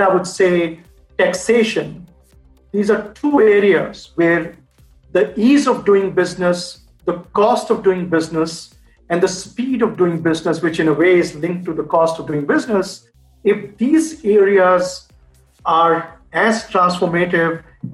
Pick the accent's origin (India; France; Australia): India; without me sounding too arrogant as an Indian, has given many leaders of Indian origin the opportunity to head some great organizations globally.